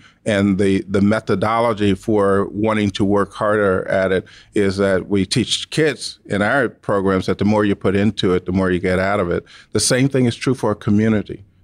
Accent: Mississippi, United States; growing up in Mississippi and seeing and being there, when I started learning to make music was the same year that schools integrated in my community.

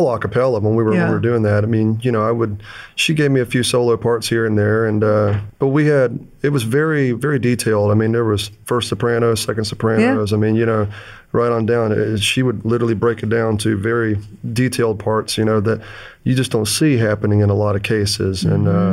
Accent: Guyton, Georgia, United States; also born or lived in Florida; I was adopted in Florida, but ever since I was 2 days old, I've been about an hour outside of Savannah, Georgia.

